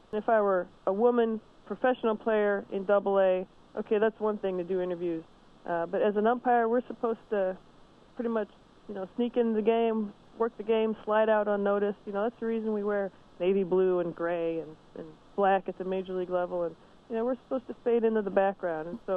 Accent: Quad Cities, United States; Well, I grew up in the Quad Cities and still live there.

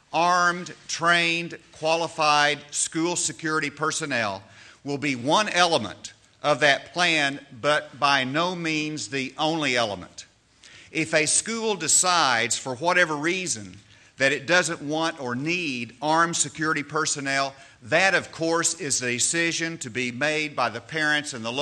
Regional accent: Arkansas, United States; In my home state of Arkansas, my son was a volunteer with a local group called Watchdog Dads

